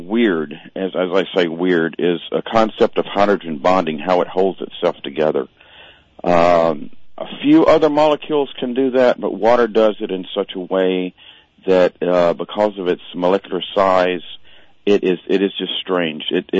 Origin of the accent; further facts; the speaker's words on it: Huntsville, Alabama, United States; Alabama, northern Alabama.